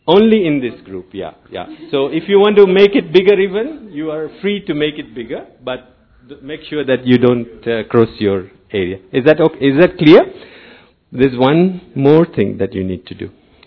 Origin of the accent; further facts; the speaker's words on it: Mount Abu, Rajasthan, India; I am from Mount Abu.